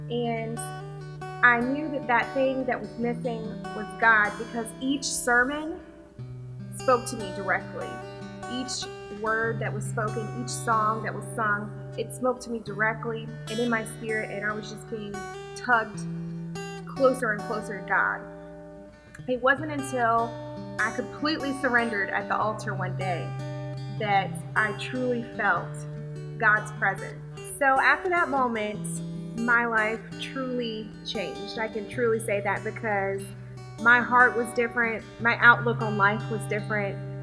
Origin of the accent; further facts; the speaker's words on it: Charlotte, North Carolina, United States; I was born and raised in Charlotte, and we kind of grew up in the church, my family and I.